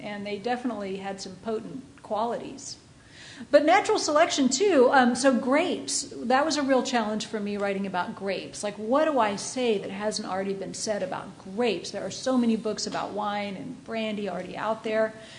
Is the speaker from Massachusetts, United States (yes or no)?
no; California, United States; And I'm from California, right?